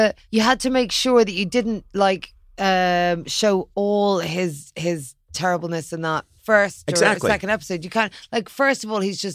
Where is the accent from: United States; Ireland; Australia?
Ireland; Well, I suppose for the most part, we are tough on our own.